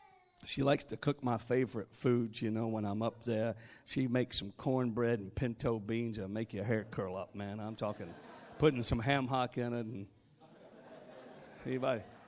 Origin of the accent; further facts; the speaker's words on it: West Virginia, United States; we're both from the Western Virginia area, even though we live in Florida now.